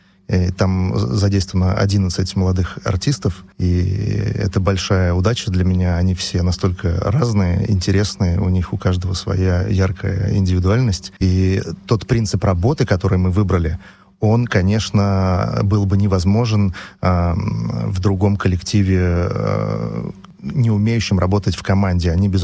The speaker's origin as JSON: {"language": "Russian", "region": "Saint Petersburg", "country": "Russia", "said": "Я из Петербурга, и там совершенно другой зритель"}